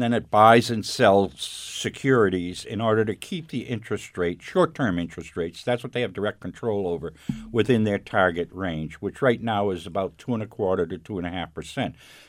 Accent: New Hampshire, United States; I mean, when I was young and growing up in New Hampshire

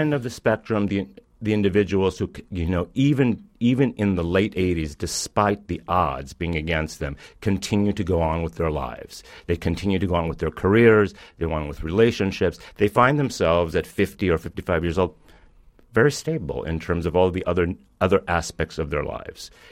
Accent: New York, United States; And in my home state, in New York City, our governor, Andrew Cuomo, has called for an end of AIDS by 2020.

